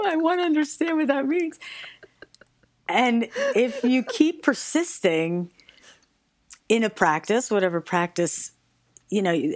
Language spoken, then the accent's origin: English; New York, United States; And I mean, I'm from New York, man.